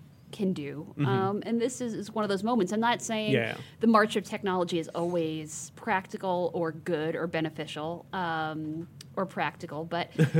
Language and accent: English; Brooklyn, New York, United States; I grew up in Brooklyn where people would set off firecrackers in the winter.